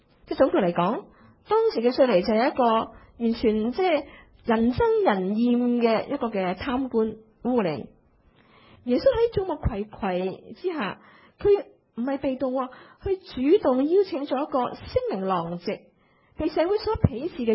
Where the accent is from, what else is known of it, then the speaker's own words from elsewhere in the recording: China; 我们中国人都明白，同台吃饭就不是依把个肚那么简单的，是吗？